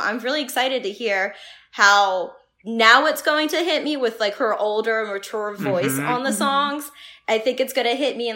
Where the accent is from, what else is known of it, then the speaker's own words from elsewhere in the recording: Philadelphia, Pennsylvania, United States; I grew up in South Philly and she grew up in Reading, Pennsylvania, which isn't far from that area.